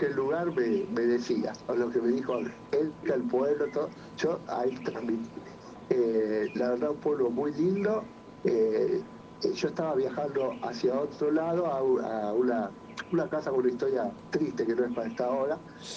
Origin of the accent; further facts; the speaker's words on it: Gálvez, Santa Fe, Argentina; Yo soy de la ciudad de Galvez.